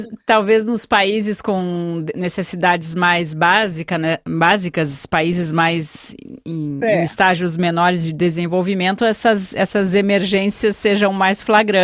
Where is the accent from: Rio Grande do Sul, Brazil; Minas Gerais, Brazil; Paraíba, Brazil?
Rio Grande do Sul, Brazil; Porto Alegre; Eu sou de Porto Alegre